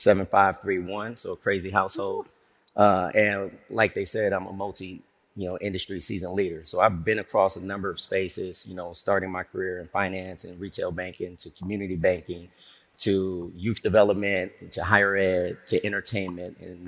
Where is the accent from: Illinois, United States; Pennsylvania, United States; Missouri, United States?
Illinois, United States; Chicago; also born or lived in Harlem, New York; now in Atlanta, United States; I'm from Chicago, from the crib. For those that know, they're familiar, but from Chicago, spent 13 years in Harlem, uptown New York, and then relocated 4 years ago to Atlanta.